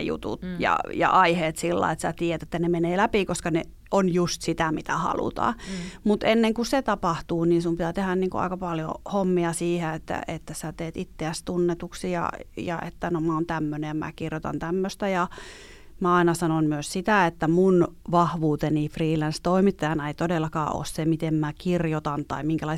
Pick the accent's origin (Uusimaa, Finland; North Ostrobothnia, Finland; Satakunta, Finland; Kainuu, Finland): North Ostrobothnia, Finland; Oulu; että eikö olisi kiva, että täältä pohjoisestakin, kun mä oon Oulusta